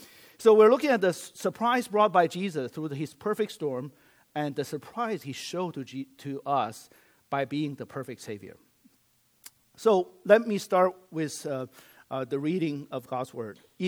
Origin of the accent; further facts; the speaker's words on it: China; English is a second language; now in United States; I grew up in China.